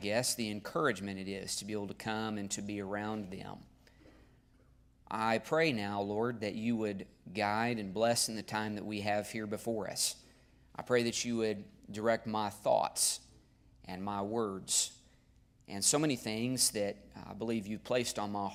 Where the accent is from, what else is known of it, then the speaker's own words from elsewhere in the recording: Ardmore, Oklahoma, United States; now in Oklahoma City, United States; When I had very first moved to Oklahoma City, I grew up in Ardmore, just about an hour and a half south of here. And I moved up here to come to Heartland when I was 18 years old.